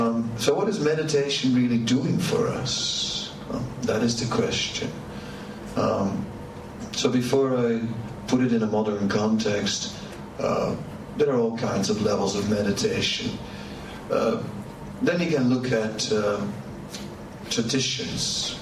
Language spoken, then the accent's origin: English; Amsterdam, North Holland, Netherlands; English is a second language; So there are many things, many ways, and I'm from Amsterdam and there is another type.